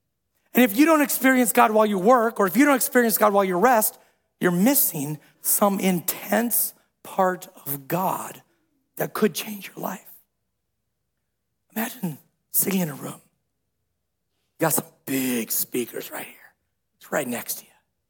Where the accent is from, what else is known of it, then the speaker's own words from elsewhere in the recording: Midwest, United States; I'm from the Midwest, right? I want to be like, hey, what's up? How's the weather?